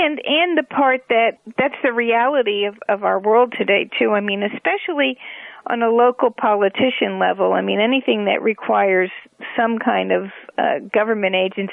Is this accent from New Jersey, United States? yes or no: yes; New Jersey, United States; Well, of course, I'm from New Jersey, obviously, the Garden State